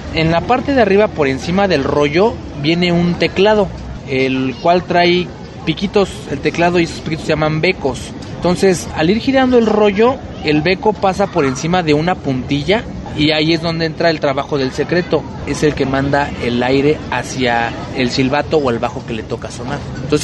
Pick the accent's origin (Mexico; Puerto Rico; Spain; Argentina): Mexico; State of Mexico; soy organillero, vengo del Estado de México.